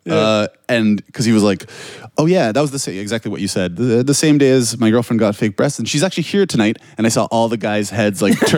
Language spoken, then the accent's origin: English; Canada; now in Warsaw, Poland; I mean, I'm from Canada. It's a little different, but it's very similar in Toronto